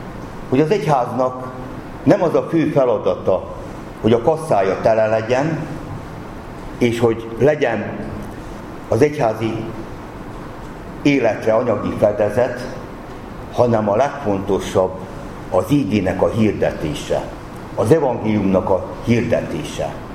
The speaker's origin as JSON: {"language": "Hungarian", "town": "Subotica", "region": "Vojvodina", "country": "Serbia", "tie": "born or raised there", "said": "Emlékszem a szabadkai gyülekezetünkre, amelyben felnőttem, amelyben konfirmáltam"}